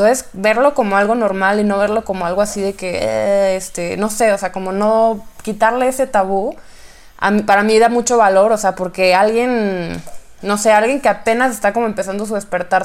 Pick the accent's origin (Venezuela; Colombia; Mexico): Mexico; Chihuahua; yo soy de Chihuahua, del norte, de una ciudad chiquitita, súper súper conservador todo, y estudié en escuela católica toda mi vida.